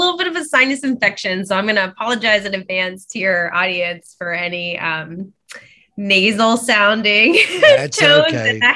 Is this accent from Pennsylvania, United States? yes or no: yes; Pittsburgh, Pennsylvania, United States; I grew up in Pittsburgh, Pennsylvania. Go Steelers